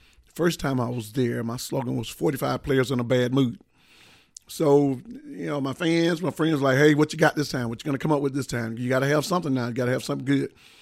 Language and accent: English; Quitman, Georgia, United States; I'm 56 years old, born and raised in Quitman, Georgia.